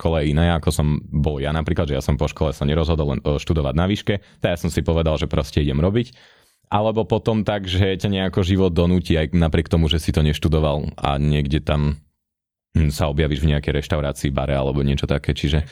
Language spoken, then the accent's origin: Slovak; Bytča, Žilina Region, Slovakia; No, pochádzam z Bytče.